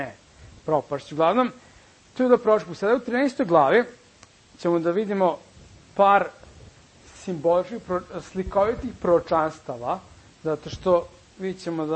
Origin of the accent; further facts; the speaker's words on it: Serbia; Kod nas u Srbiji, znaš, ima šta je bitno, znaš, kad se oblačiš.